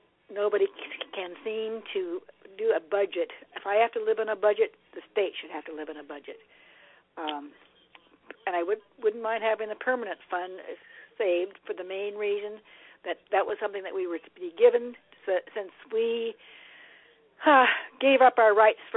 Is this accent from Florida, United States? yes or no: no; Anchor Point, Alaska, United States; I'm from Anchor Point, Alaska